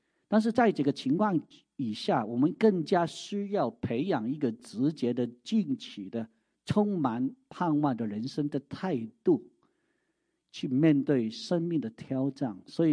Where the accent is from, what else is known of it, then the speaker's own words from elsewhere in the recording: Guangdong, China; 比如说我们广东人有一句话说